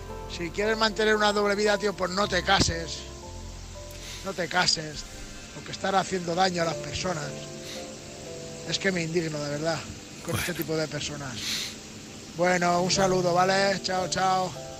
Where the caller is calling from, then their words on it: Alicante, Valencian Community, Spain; desde Alicante.